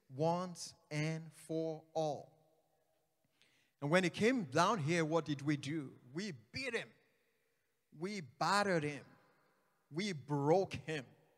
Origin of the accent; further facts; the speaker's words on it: Nigeria; I grew up in Nigeria.